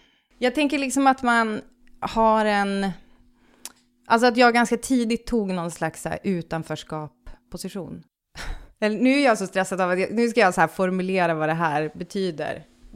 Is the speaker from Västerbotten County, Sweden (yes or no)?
yes; Västerbotten County, Sweden; accent: bonska; det är ju en dialekt som man pratar ute i på Vischan där jag kommer ifrån.